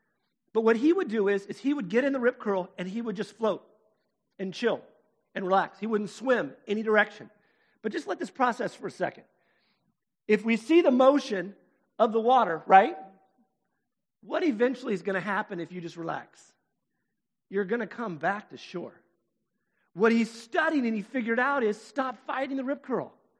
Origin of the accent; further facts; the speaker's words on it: Sacramento, California, United States; I grew up in Sacramento, California. We had the American River, and every year we had people drowning constantly.